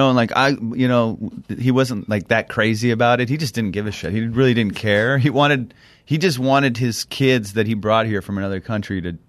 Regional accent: California, United States; Because I grew up in Orange County, so like she'll come with all her friends and be like, get my son.

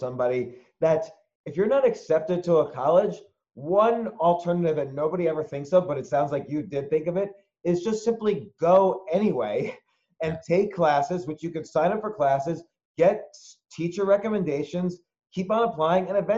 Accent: New Jersey, United States; also born or lived in Queens; I was born in Queens, similar to you, and I grew up in New Jersey. My parents moved from Queens to New Jersey.

